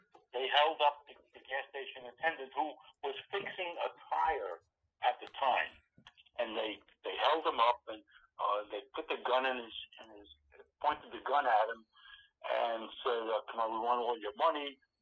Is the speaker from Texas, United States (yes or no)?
no; Brooklyn, New York, United States; Well, at the time, again, growing up in Brooklyn, we already had